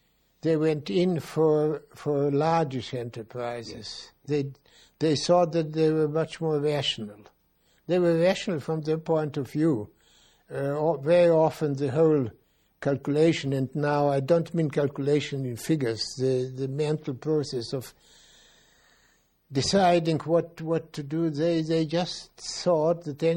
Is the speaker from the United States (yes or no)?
no; Slovenia; You see, now my hometown, but let's say Slovenia in general